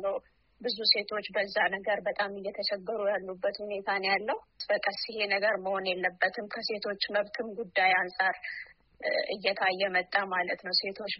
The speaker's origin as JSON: {"language": "Amharic", "town": "Ambo", "region": "Oromia", "country": "Ethiopia", "tie": "born or raised there", "also_born_or_lived": "Gindeberet", "said": "የተወለድኩት በምዕራብ ሸዋ ዞን ግንደበረት ወረዳ ውስጥ ነው። ያደግኩት ደግሞ አምቦ ከተማ ነው። ሃይ ስኩልም አንደኛ ደረጃ ትምህርትም የጨረስኩት እዛው ነው።"}